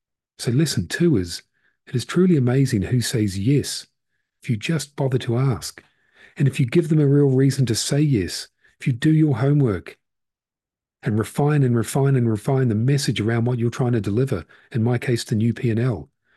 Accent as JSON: {"language": "English", "town": "Paraparaumu", "region": "Wellington", "country": "New Zealand", "tie": "born or raised there", "said": "When I was 7 years old, I won a raffle in my hometown of Parapararuma in Aotearoa, New Zealand, where I grew up."}